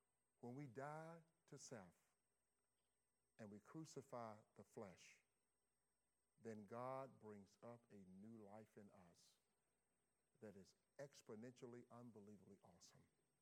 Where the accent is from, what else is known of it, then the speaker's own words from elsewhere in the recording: Laurel, Mississippi, United States; I grew up in Mississippi. I was raised in a housing project. I often tell people, I'm a project from the project. I'm from the hood. I'm a hood rat. From a little play called Law, we said Laura, Mississippi.